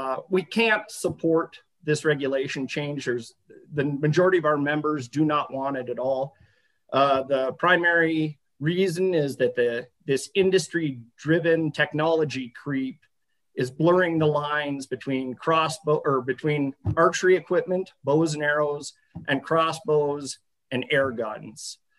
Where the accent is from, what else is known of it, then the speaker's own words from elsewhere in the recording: Lewistown, Montana, United States; I'm from Lewistown, Montana, and I'm representing the Montana Bowhunters Association.